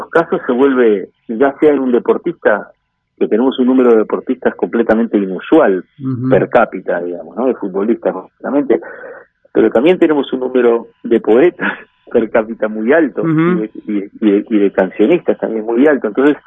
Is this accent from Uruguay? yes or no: yes; Montevideo, Uruguay; soy del barrio Atahualpa, de Montevideo, y me crié en Punta Gorda y viví al final una temporada en Positos.